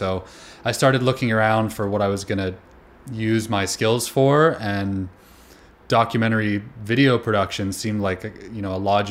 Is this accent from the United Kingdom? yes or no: no; Canada; So I'm Canadian. I grew up in a really small town and sort of fell in love with traveling and backpacking